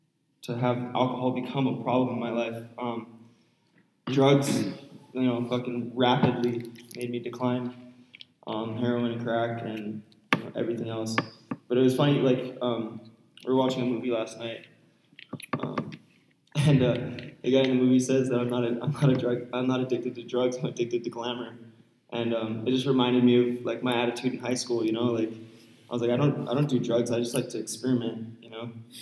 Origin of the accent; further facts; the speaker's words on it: Honolulu, Hawaii, United States; Like I said before, I'm from Honolulu, Hawaii.